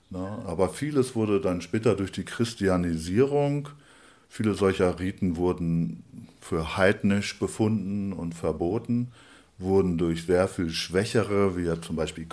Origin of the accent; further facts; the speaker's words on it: Lower Saxony, Germany; moved away as an adult; now in Freiburg, Germany; Also ich bin gebürtiger Ostfriese, das werde ich sprachlich auch nicht ganz verbergen können. Freue mich aber auch darüber.